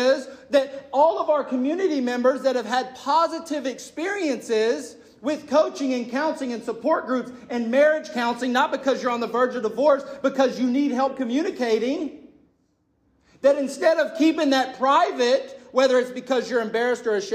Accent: Texas, United States; I didn't say, hey, nice to meet you. I'm from Texas.

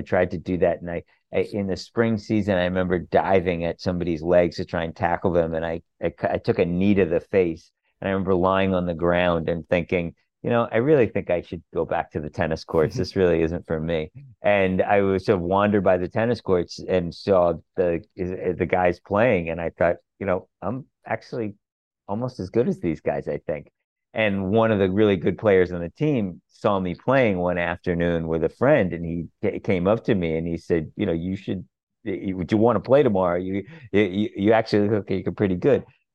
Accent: New York, United States; growing up in the New York area at that time.

